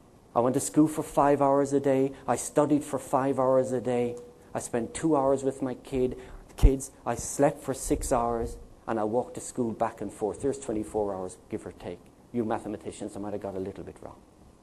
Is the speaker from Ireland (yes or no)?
yes; Ireland; I am Irish. An Irishman that's not good at languages. We have our own language, it's called Gaeilge.